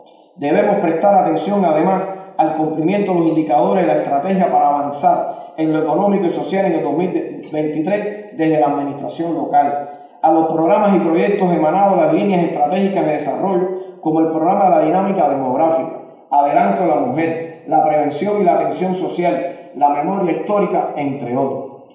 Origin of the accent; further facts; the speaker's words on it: Cuba; Ante la responsabilidad que nos asiste como cubanos, como generación y por el cargo que asumimos